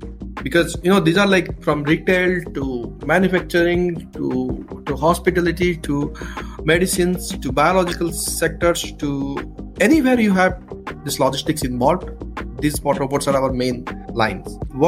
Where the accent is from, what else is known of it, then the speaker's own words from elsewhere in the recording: India; I was growing up in India